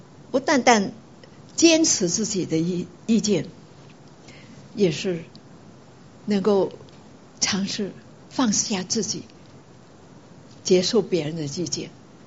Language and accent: Chinese; Guangzhou, Guangdong, China; 我们广州人说鬼佬、洋鬼子，就是他们是鬼啊。